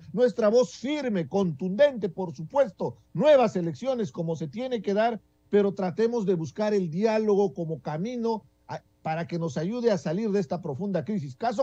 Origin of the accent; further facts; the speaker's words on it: Andahuaylas, Apurímac, Peru; Porque en la sierra, en mi tierra, en Andahuaylas, dormimos temprano, porque salimos a trabajar a las 4 de la mañana.